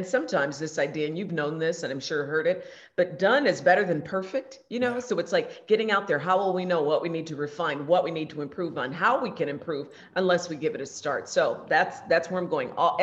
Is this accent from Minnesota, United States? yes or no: yes; Minneapolis, Minnesota, United States; now in Houston, United States; Yes, so I hail from North Minneapolis, but I do consider myself a Houstonian now. I've been here a good long time.